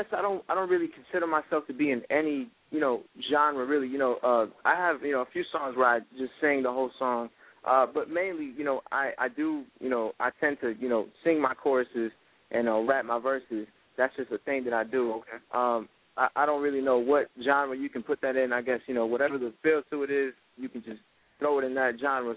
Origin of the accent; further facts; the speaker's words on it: Brownsville, Texas, United States; also born or lived in Houston, Texas / Illinois; See, I'm from Brownsville, you know, I'm from Texas, you know, and, as, you know, when I was young, when I was like a toddler, you know, I moved to Houston, Texas, and, from Houston, I moved to Illinois